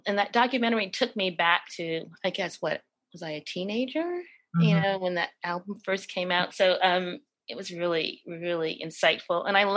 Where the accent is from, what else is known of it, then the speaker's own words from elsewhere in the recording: Bronx, New York, United States; now in Los Angeles, United States; I did. I grew up in the South Bronx in the 70s when the Bronx was burning down, if you remember.